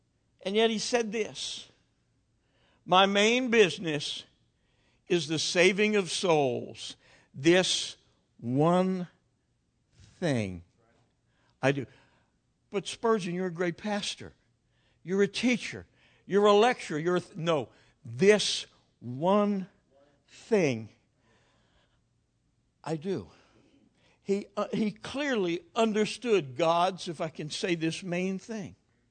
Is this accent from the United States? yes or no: yes; New Jersey, United States; Remember, I'm from New Jersey. I'm a little strange.